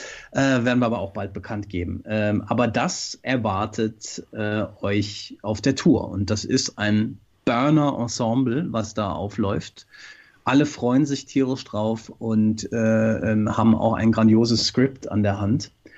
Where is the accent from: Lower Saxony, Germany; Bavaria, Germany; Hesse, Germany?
Hesse, Germany; Frankfurt; In Frankfurt, was mich sehr freut, in meiner Heimat